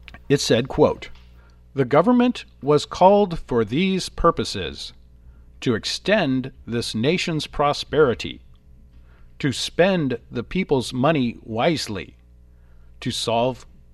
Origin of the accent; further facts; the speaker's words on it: United States; my responsibility to do as an American